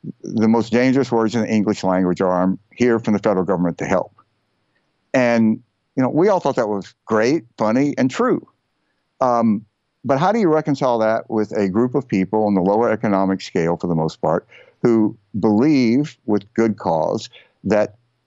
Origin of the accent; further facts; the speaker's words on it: Mississippi, United States; I grew up in Mississippi when there was only really a Democratic Party.